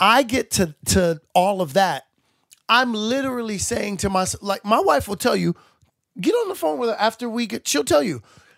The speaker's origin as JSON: {"language": "English", "town": "Brooklyn", "region": "New York", "country": "United States", "tie": "born or raised there", "said": "Bushwick."}